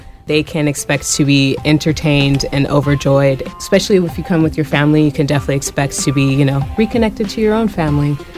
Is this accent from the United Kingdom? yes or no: no; Victorville, California, United States; I grew up in SoCal, so okay. That's Victorville. So right now, home for me is Los Angeles, California.